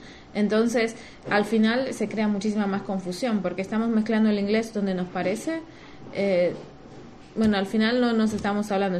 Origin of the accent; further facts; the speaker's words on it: Argentina; Yo vengo de Argentina y vos de México